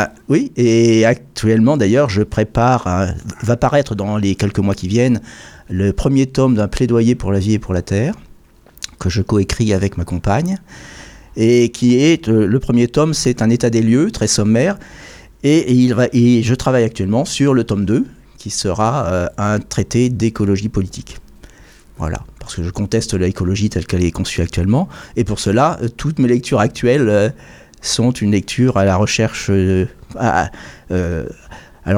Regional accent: Normandy, France; j'avais choisi depuis longtemps de venir en Bretagne pour y planter mes racines. Je suis normand d'origine.

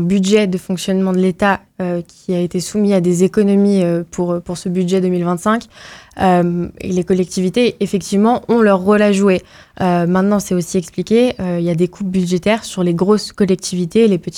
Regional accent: Brittany, France; En revanche, chez nous, en Bretagne, je ne sais pas si on se sent concerné effectivement par cette submersion migratoire.

